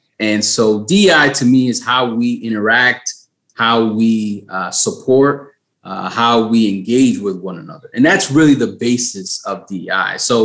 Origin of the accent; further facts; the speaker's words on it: Bronx, New York, United States; now in Poughkeepsie, United States; I'm originally from the Bronx as well, born and raised, and you know, family still living down there. I currently live up in Dutchess County in Poughkeepsie